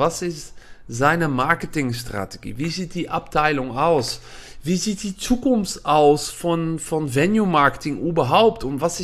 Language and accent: German; Netherlands; German is a second language; now in Germany; man hört es auch ein bisschen, ich komme aus Holland, aber ich wohne seit Jahren in Deutschland.